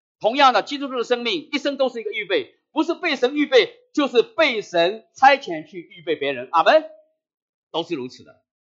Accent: China; 我们中国人太明白了，有什么样的力量过什么样的日子

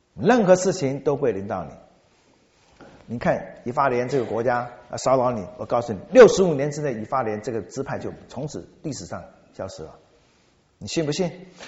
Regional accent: Xiamen, Fujian, China; 只有一个地方，就是在我的家乡福建厦门

